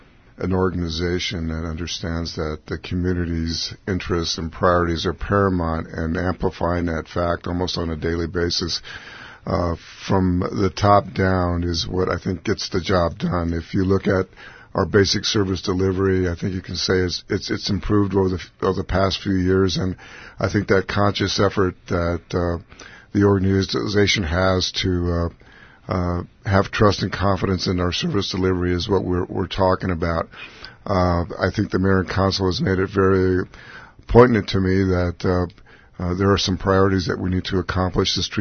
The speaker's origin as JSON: {"language": "English", "town": "Tucson", "region": "Arizona", "country": "United States", "tie": "born or raised there", "said": "I think that the advantage I have growing up in Tucson and knowing a lot of people and people not being afraid to come up to me in the Safeway or at a coffee shop"}